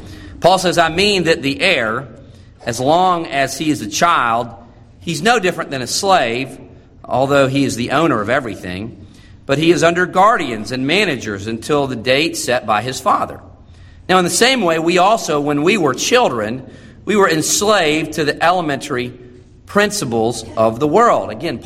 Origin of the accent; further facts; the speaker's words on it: the Carolinas, United States; I'm from the Carolinas, and we never experienced a white Christmas.